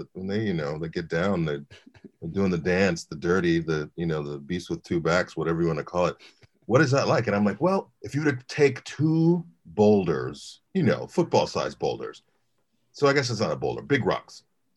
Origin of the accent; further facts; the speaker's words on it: Chicago, Illinois, United States; moved away; also born or lived in Minneapolis; But yeah, so I grew up in Chicago, and then we left and moved to Minneapolis.